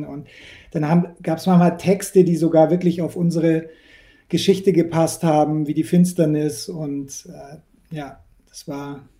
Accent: Bavaria, Germany; also born or lived in Munich; Und ich bin an der Grenze zu Österreich aufgewachsen.

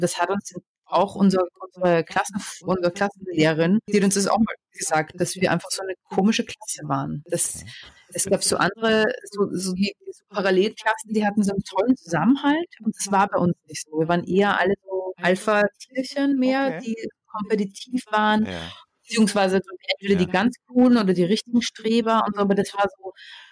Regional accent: Austria; also born or lived in England; ich war Österreicherin

